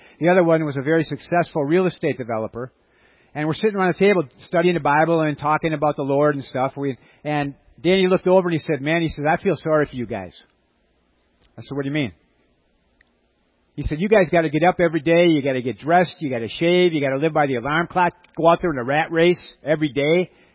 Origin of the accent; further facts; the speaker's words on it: Racine, Wisconsin, United States; in my hometown, Racine, Wisconsin